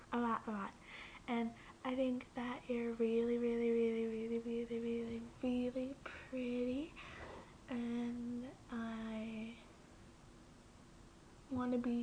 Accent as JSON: {"language": "English", "country": "United States", "said": "you're all English and such, and I'm American"}